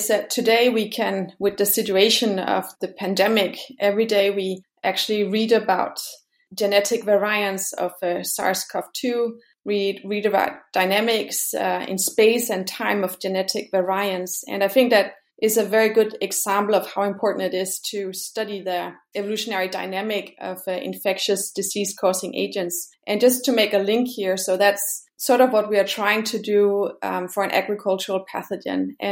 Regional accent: Denmark; also born or lived in Brazil / Switzerland; now in Kiel, Germany; I'm an evolutionary biologist based at the University of Kiel in the north of Germany. I am originally from Denmark. Have spent some years abroad living in Brazil and in Switzerland, and the last couple of years I've been based in Germany.

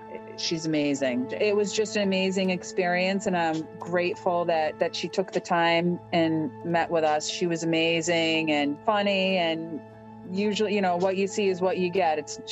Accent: Worcester, Massachusetts, United States; I'm from Worcester, Massachusetts.

